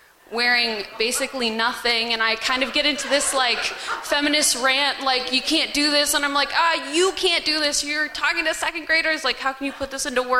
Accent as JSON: {"language": "English", "town": "Madison", "region": "Wisconsin", "country": "United States", "said": "Okay, so I'm originally from Madison"}